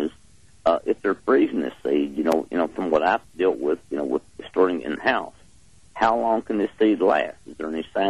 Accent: Galveston, Texas, United States; I'm from Galveston.

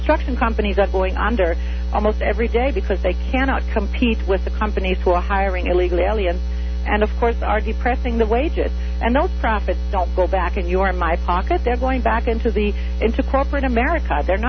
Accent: Germany; moved away as an adult; now in United States; I was born and raised in Germany, and I took the time to become a very proud citizen of the United States.

